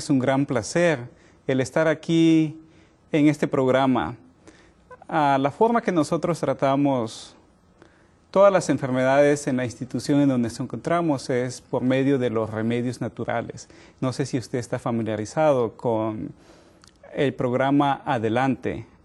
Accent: Mexico; yo soy mexicano y estudié en la Universidad de Guadalajara.

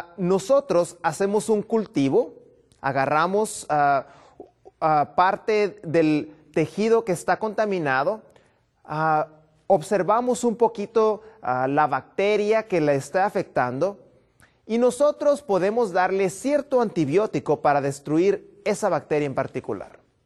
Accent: Baja California, Mexico; Vengo desde Baja California

